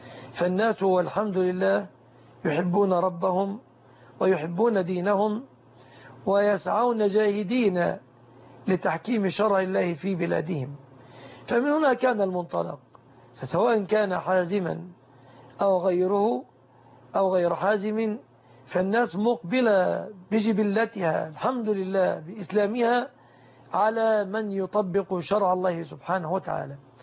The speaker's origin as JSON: {"language": "Arabic", "country": "Egypt", "said": "بلادنا مصر"}